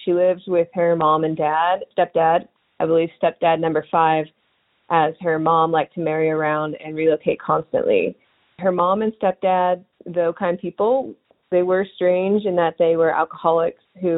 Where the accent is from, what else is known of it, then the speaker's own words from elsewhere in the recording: Bellingham, Washington, United States; I am from Bellingham, Washington.